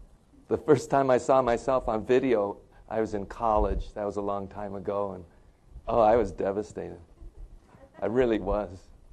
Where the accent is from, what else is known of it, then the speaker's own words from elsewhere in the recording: Illinois, United States; now in California, United States; Yes, Kathy and I live in California, as we've told many of you. We grew up in Illinois. Kathy was born in Chicago. I was born in the middle of the state